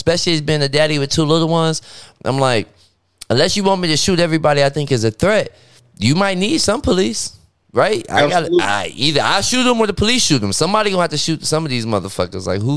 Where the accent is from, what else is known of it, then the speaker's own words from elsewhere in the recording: Detroit, Michigan, United States; But I'm old school. I'm from Detroit. I like guns.